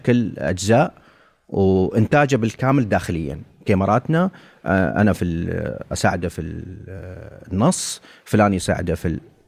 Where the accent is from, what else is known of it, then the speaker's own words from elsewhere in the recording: United Arab Emirates; يعني أنا كإماراتي اليوم كل الصناديق الموجودة في العالم ما راح تعطيني فلوس